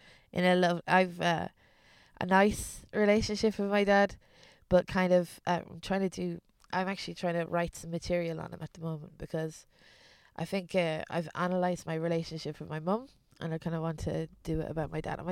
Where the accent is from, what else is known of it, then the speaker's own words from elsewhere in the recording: Ballymore, Ireland; also born or lived in London / East Germany; My place is Ballymore, a village in the middle of Ireland. But like, I was born in London and I moved. My dad's a builder. So when I was a kid, we moved from London to East Germany to Ireland, back to London again.